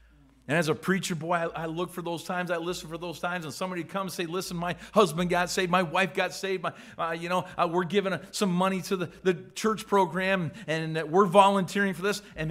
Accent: Canada; I'm Canadian. I love our country.

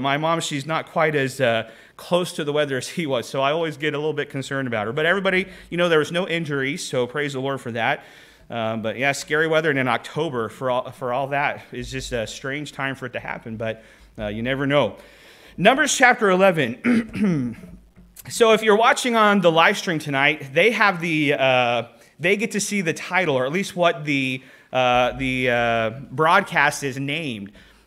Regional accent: Clinton, Oklahoma, United States; they had a tornado in Clinton last night, my hometown, and I was watching the News 9 in Oklahoma City.

